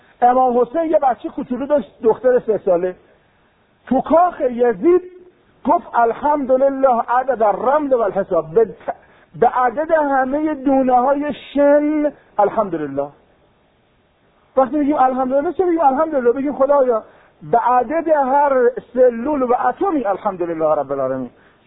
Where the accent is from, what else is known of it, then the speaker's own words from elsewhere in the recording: Iran; born there; در چه مکانی به دنیا آمدیم؟ ایران به دنیا آمدیم.